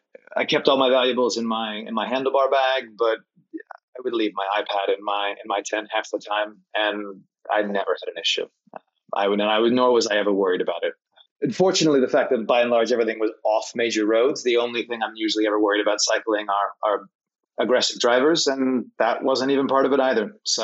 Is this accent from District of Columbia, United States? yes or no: yes; Washington, District of Columbia, United States; I mean, I'm from Washington, D.C., and I've done a lot of rides around there, shorter ones.